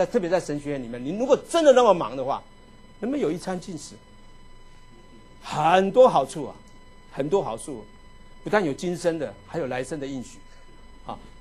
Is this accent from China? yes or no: no; Taiwan; 我是来自一个小国家叫做台湾